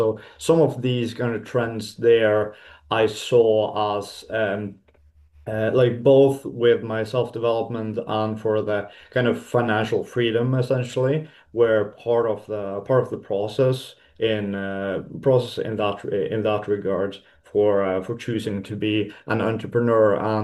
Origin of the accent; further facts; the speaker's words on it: Bergen, Vestland, Norway; also born or lived in Spain; So yeah, I'm born and raised in Bergen, Norway. I've lived there most of my life, except for a little chapter living in Spain.